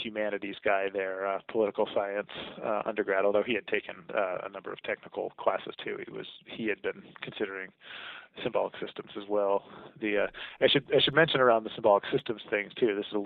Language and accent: English; Virginia, United States; also born or lived in Germany; I was born in Germany, but have no real memory of that because it was my first two years, and then we spent a good deal of time in the Washington D.C. Area in the Virginia suburbs while my dad was at the Pentagon.